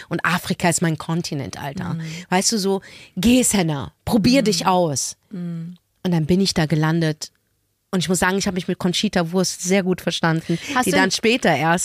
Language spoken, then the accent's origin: German; Morocco; Und ich komme aus Marokko. Es gibt auch Teile in Marokko, wo ich ein Plumpsklo habe.